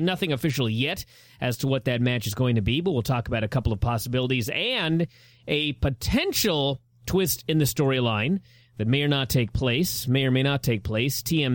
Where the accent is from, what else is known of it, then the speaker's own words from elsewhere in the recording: Seattle, Washington, United States; UFC on Fox taking place from my hometown of Seattle next week